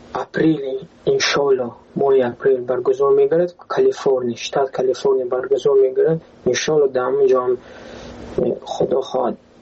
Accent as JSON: {"language": "Persian", "country": "Tajikistan", "lives_now": "United States", "said": "من تاجیکم."}